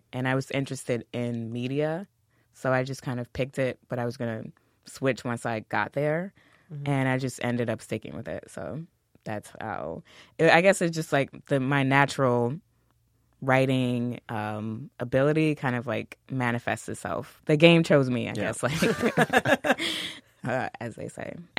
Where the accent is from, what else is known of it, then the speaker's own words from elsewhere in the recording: Queens, New York, United States; I'm from Queens.